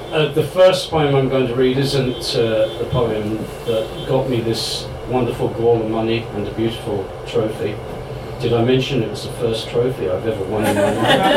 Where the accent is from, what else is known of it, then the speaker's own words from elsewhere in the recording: England, United Kingdom; accent: English; now in Ireland; I didn't spend my first formative years in this country, as you can tell by my Sassenach accent.